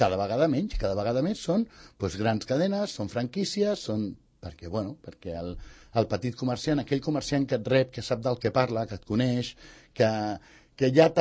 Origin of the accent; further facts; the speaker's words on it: Sant Cugat, Catalonia, Spain; no ens agradaria sortir de Sant Cugat, és el meu poble tota la vida, jo no vull marxar de Sant Cugat, i és el meu poble i me l'estimo molt.